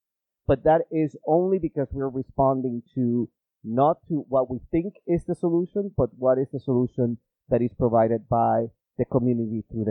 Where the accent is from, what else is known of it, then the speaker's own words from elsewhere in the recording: New York, United States; I don't know if it is because we are from New York, we were born and raised in New York, and everything in New York is really, really fast.